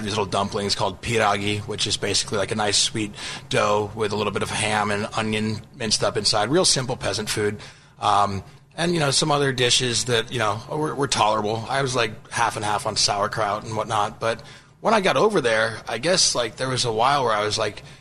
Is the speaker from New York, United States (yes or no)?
no; Seattle, Washington, United States; So I grew up here in the Seattle area, and there's quite a strong Latvian community here in the Seattle area.